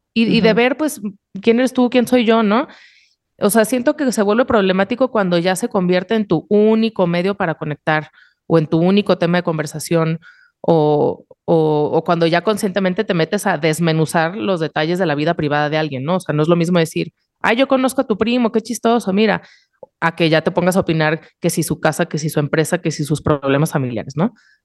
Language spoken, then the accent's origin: Spanish; Guadalajara, Jalisco, Mexico; now in Mexico City, Mexico; Cuando llegué a Ciudad de México, después de haber vivido toda mi vida en Guadalajara